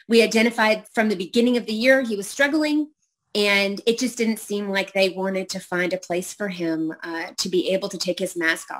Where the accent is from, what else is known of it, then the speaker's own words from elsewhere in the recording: Florida, United States; So, as you said, I'm from Florida, and Tina Deskovich and I started Moms for Liberty here.